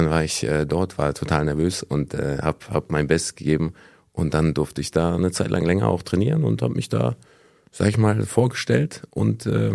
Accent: Wuppertal, North Rhine-Westphalia, Germany; da bin ich aufgewachsen in Wuppertal.

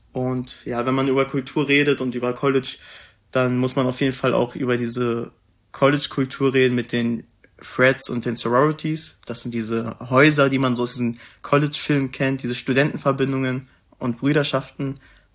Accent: Germany; wenn du irgendwem erzählt hast, ey, ich bin aus Deutschland, dann waren die sofort richtig interessiert.

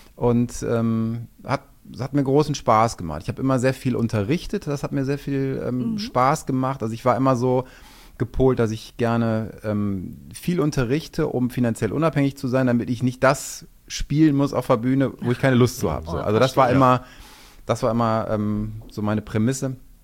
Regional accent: Düsseldorf, North Rhine-Westphalia, Germany; also born or lived in Saxony; Also ich bin Düsseldorfer, ich bin hier geboren und wollte dann irgendwann tatsächlich einfach auch wieder in die Heimat.

